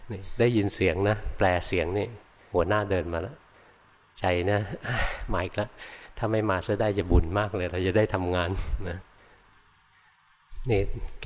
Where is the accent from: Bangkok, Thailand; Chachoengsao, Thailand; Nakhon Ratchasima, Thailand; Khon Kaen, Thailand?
Bangkok, Thailand; หลวงพ่ออยู่ในกรุงเทพเกิดในกรุงเทพนะโตในกรุงเทพเรียนหนังสือในกรุงเทพทำงานในกรุงเทพ